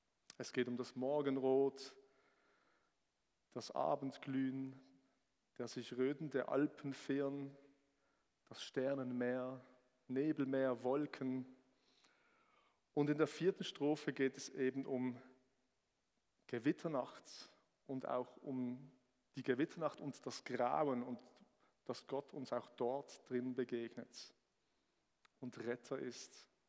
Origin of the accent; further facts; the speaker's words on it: Switzerland; als Schweizer machen wir das ja auch nicht so. Wir sind nicht so patriotisch.